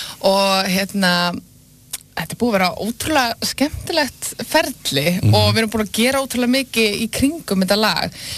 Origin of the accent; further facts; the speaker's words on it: Garðabær, Capital Region, Iceland; Ég ólst upp í Garðabæ, mestu leiti.